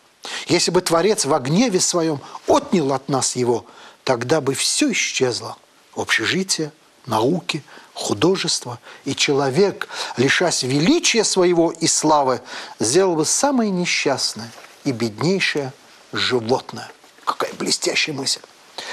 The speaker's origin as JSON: {"language": "Russian", "country": "Azerbaijan", "said": "Я азербайджанец и советский школьник"}